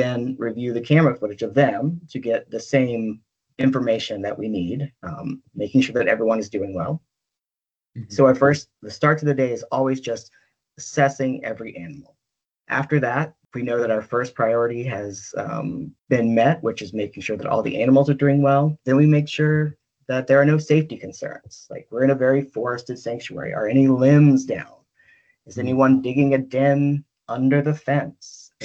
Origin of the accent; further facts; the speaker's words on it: Southeast, United States; Despite growing up in the Southeast, I had never heard of red wolves.